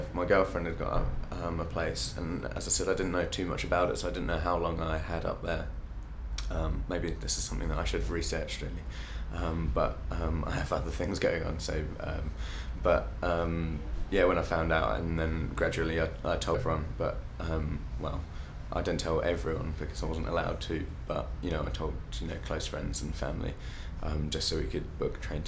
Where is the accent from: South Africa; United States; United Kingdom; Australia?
United Kingdom; Ipswich, East of England; I'm 23 and I'm from Ipswich.